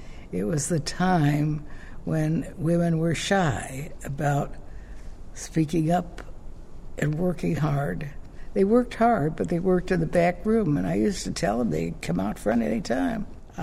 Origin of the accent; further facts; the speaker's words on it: Gary, Indiana, United States; born there; I was born in Gary, Indiana, among the steel mill people.